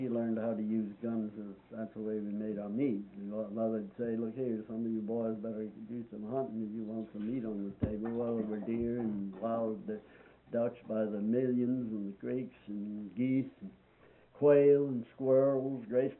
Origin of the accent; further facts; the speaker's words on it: the West, United States; And of course, we grew up with guns in the West.